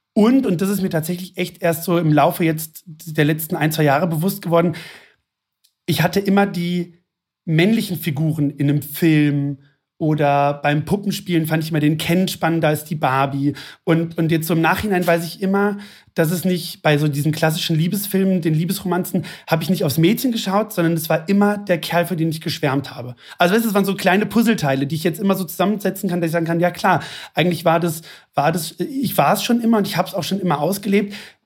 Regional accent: Hesse, Germany; Ich komme aus der Nähe von Frankfurt am Main. Ich lebe im hessischen Ried.

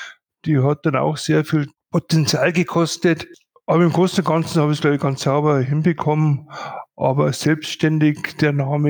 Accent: Bad Reichenhall, Bavaria, Germany; weil ich doch gebürtiger Bad Reichenhaller bin und ist ja nicht unbedingt der Nabel der Welt

